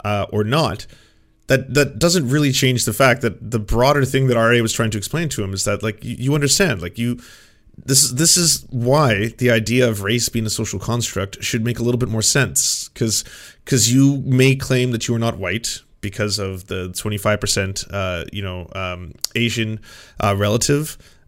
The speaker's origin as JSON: {"language": "English", "town": "Vancouver", "region": "British Columbia", "country": "Canada", "tie": "born or raised there", "said": "Like, I grew up first in Vancouver and then in a small town."}